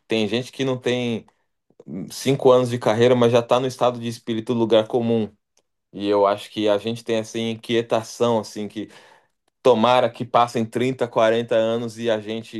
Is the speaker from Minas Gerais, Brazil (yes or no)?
yes; Ijaci, Minas Gerais, Brazil; also born or lived in São Paulo; tem a coisa de eu ter crescido em Minas também. Nasci em São Paulo, mas com 11 anos fui para Minas, para o interior de Minas, uma cidade chamada Ijaci. Fiquei ali até os 18